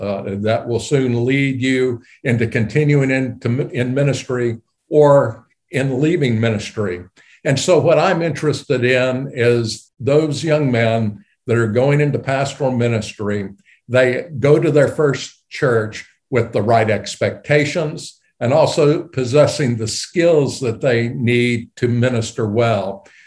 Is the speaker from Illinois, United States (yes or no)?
no; Rock Island, Tennessee, United States; I call my hometown Rock Island, Tennessee. That was where I was living when I graduated from high school. If you draw a triangle between Nashville, Knoxville, and Chattanooga, it's roughly right in the middle of it. Very small town